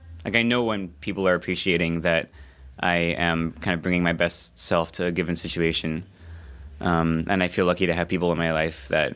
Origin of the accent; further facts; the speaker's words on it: New York City, New York, United States; I am from New York City.